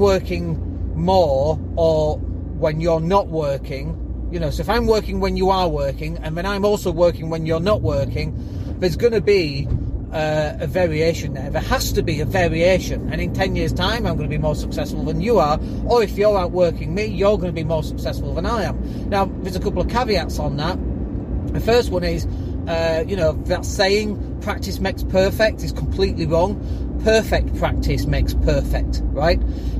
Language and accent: English; England, United Kingdom; now in Spain; as English people